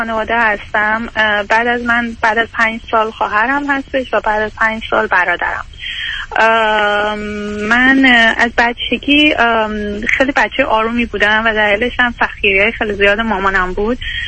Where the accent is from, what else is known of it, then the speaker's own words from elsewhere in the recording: Iran; moved away as an adult; now in Canada; بعد از لیسانس هم که از ایران اومدم بیرون، فوق لیسانس هم خارج از ایران خوندم، الان هم کانادا هستم به همراه خانوادم.